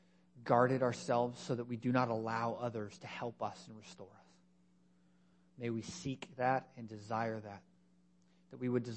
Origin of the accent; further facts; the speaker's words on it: Canada; Because we're Canadian, the default answer is probably no.